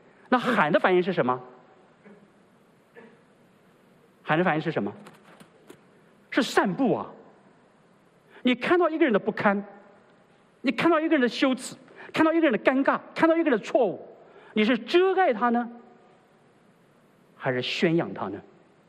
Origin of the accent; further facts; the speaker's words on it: China; 喊看到爸爸赤身裸体，对我们中国人来说不是一个 big deal， 是一个小事情。